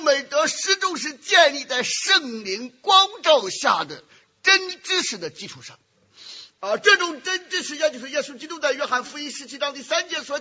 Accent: Shandong, China; 包括我们山东老家的土匪

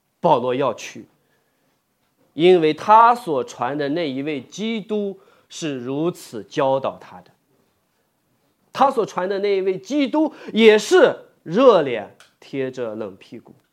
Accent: China; 亲爱的弟兄姐妹，这是不是很像我们中国人特有的一种心态？

